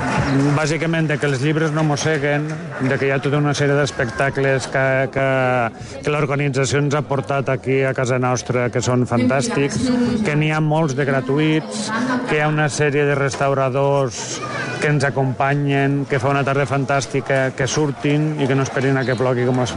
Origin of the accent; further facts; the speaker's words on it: Catalonia, Spain; tenim l'avantatge de que com som ja de la Ribera